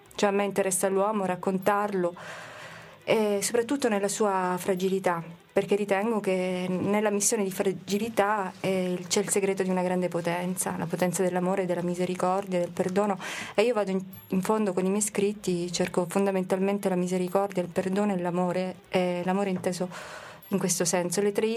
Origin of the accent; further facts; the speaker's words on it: Sicily, Italy; also born or lived in Umbria; forse lasciamo che sono siciliana, però volevo dire che sono anche umbra.